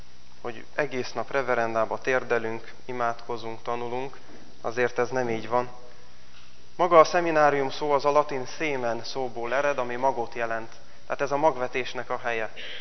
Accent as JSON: {"language": "Hungarian", "town": "Mátranovák", "region": "Nógrád", "country": "Hungary", "tie": "born or raised there", "said": "egy nagyon aranyos bácsi volt a plébános otthon Mátranovákon"}